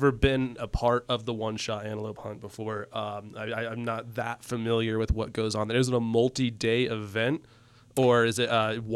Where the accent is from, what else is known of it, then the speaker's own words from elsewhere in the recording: Ohio, United States; moved away; I'm from Ohio. When I moved out here, I got to really find out how hunting's different out here.